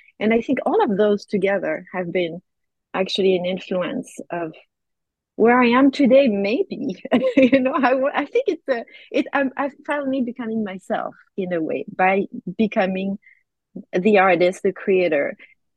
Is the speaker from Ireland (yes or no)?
no; Normandy, France; now in United States; I'm from Normandy, and actually, I was raised in the country. So, I had a very simple life as a kid, ended up in a large metropolis, go figure. But yeah, I'm from Normandy, so northwest